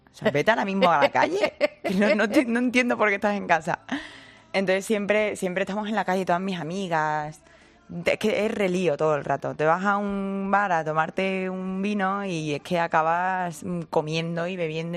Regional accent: Seville, Andalusia, Spain; Yo soy sevillana 100%. Y además me pongo muy sensible cuando hablo de mi Sevilla.

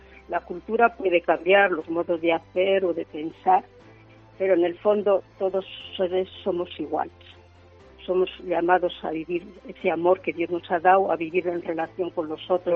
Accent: Palacios de Río Pisuerga, Castile and León, Spain; Mi infancia en mi pueblo, aquí en Palacios de Río Pisuerga.

